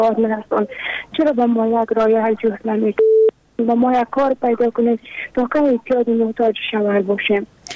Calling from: Kabul, Afghanistan; من از کابل هستم.

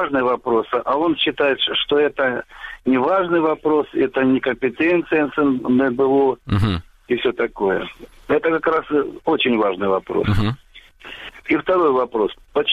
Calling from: Makiivka, Donetsk Oblast, Ukraine; с Макеевки

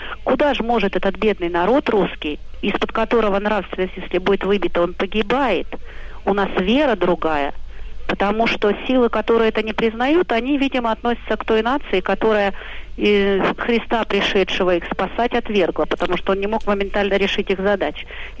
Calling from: Moscow, Russia; я из Москвы звоню.

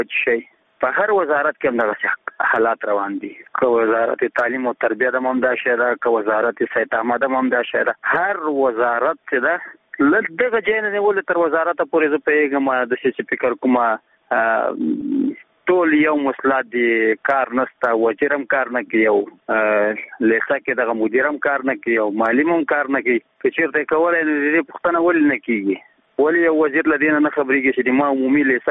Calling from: Nangarhar, Afghanistan; زه د ننګرهار ولایت دی ساره کې غلجی دی ولسوالۍ څخه دغه پیغام درته سپتم

